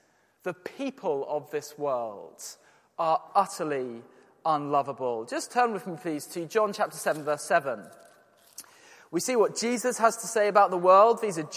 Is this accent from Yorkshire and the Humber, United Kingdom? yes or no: yes; Yorkshire and the Humber, United Kingdom; I grew up in Yorkshire